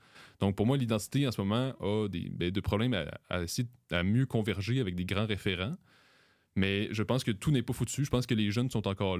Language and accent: French; Quebec, Canada; si on a des problèmes, c'est parce qu'on est Québécois, on n'est pas bon.